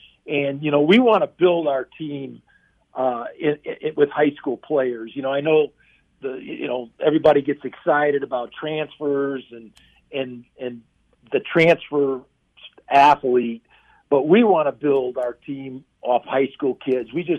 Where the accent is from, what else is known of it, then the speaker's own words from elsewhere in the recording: Wisconsin, United States; I'm from Wisconsin, so I got a lot of family back there.